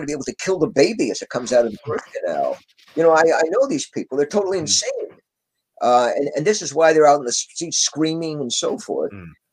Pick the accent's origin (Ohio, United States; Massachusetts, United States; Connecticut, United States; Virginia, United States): Connecticut, United States; So it's not that I am from Connecticut. I grew up there. I went to school there and so forth.